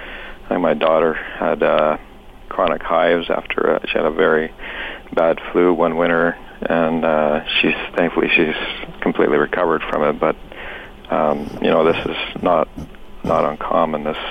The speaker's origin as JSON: {"language": "English", "town": "London", "region": "Ontario", "country": "Canada", "tie": "born or raised there", "said": "it kind of ties into my own story as a young man growing up in London, Ontario."}